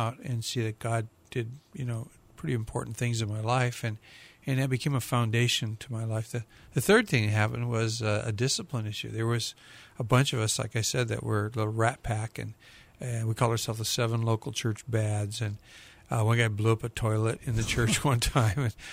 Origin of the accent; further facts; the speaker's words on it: Portland, Oregon, United States; I grew up in Portland, Oregon. I'm pretty old. I graduated from high school in 1963, so I was there when it wasn't a very big town.